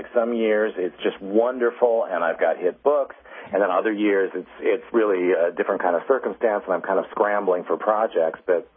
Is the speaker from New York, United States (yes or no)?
no; Pontiac, Michigan, United States; She's from my hometown of Pontiac, Michigan.